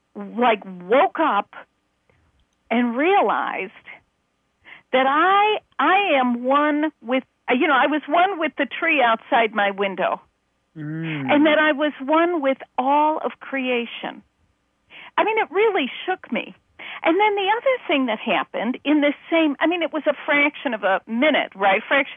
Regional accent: Chicago, Illinois, United States; you know, I'm from Chicago, very Midwest.

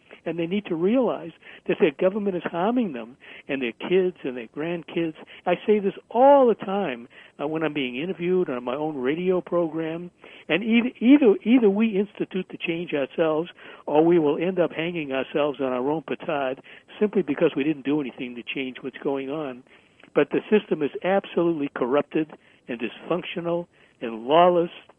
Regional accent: United States; other than the fact that I'm an American, you're an American

